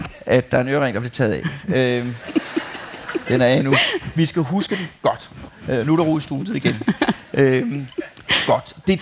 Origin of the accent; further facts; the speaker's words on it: Copenhagen, Capital Region of Denmark, Denmark; jeg synes, det er dejligt, at jeg kommer fra København